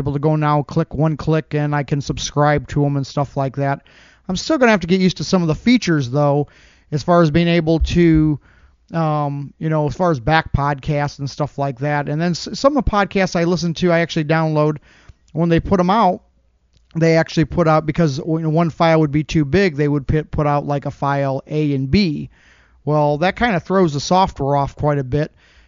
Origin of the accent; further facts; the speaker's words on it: South Bend, Indiana, United States; I'm from South Bend, Indiana.